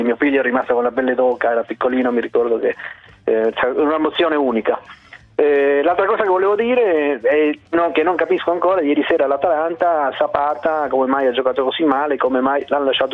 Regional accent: Argentina; Io sono stato diverse volte, anche perché sono argentino.

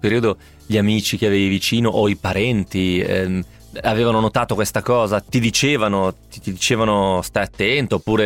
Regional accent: Romentino, Piedmont, Italy; il mio paese, Romentino, ne ha 4.500.

